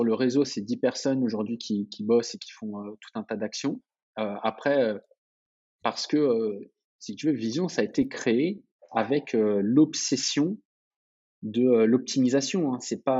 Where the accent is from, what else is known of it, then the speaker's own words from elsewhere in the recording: Portugal; déjà, je suis portugais, donc forcément, je suis peut-être moins, je suis peut-être un peu partial sur mon jugement